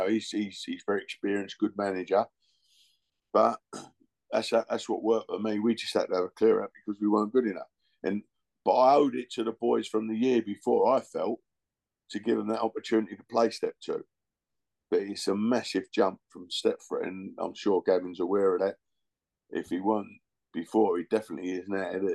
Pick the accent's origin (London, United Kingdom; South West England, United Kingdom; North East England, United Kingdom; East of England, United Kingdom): London, United Kingdom; Bethnal Green; I'm from Bethnal Green in that, and we had a Thursday afternoon team.